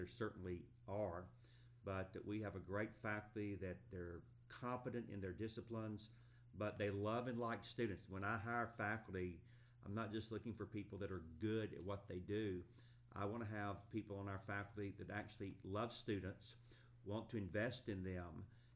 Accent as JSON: {"language": "English", "town": "Atlanta", "region": "Georgia", "country": "United States", "tie": "born or raised there", "said": "Originally, I grew up in Atlanta, Georgia, as did my wife."}